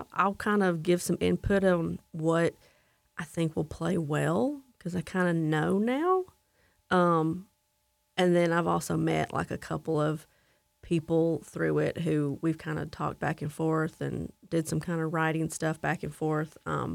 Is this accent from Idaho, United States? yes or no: no; Grant, Alabama, United States; I'm from Marshall County. I'm from Grant.